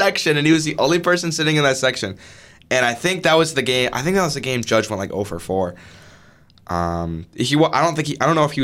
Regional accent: Chicago, Illinois, United States; The White Sox, oh my goodness, I'm from Chicago.

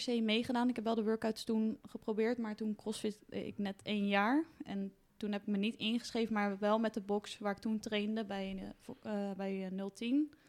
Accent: Rotterdam, South Holland, Netherlands; Hallo. Ik kom uit Rotterdam.

